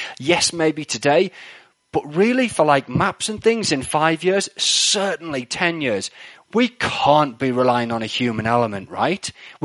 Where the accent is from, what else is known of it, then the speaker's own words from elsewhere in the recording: United Kingdom; You know, from my perspective, right, as a Brit who's, you know, I'm not involved with ARM or anything like